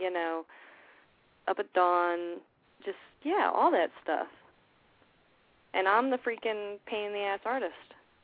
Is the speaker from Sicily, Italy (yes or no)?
yes; Sicily, Italy; my husband's Japanese, I'm Sicilian. We're used to, like, darker colored skin.